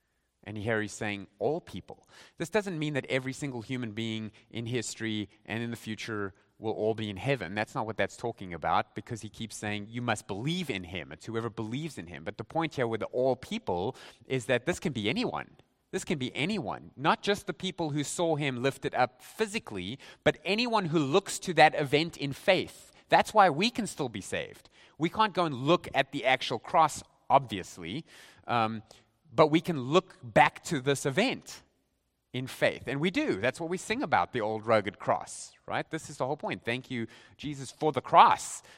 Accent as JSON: {"language": "English", "country": "South Africa", "said": "I mean, I'm from South Africa."}